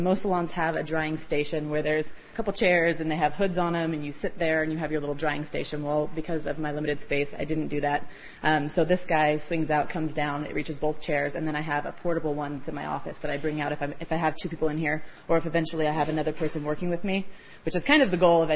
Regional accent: Ketchikan, Alaska, United States; also born or lived in Seattle; I was born and raised in Ketchikan. I moved down to Seattle for about 6 years and went to cosmetology school.

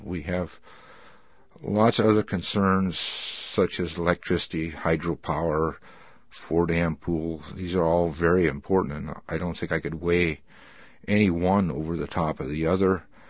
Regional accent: Wrangell, Alaska, United States; I was born and raised here in Wrangell. I went to Wrangell High School. I've been involved in business in Wrangell for over 30 years with my brother and my family

